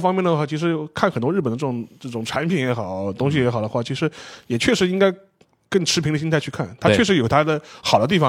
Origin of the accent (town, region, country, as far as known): China